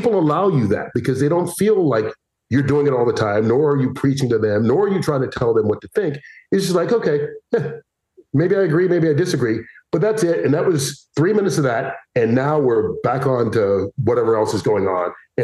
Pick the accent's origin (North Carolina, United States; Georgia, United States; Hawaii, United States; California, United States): Georgia, United States; Atlanta; moved away; also born or lived in Cedar Rapids / Madison / Dallas; I grew up in Atlanta. I went to college in Cedar Rapids, Iowa. I've lived in Madison, Wisconsin, as you said, Dallas.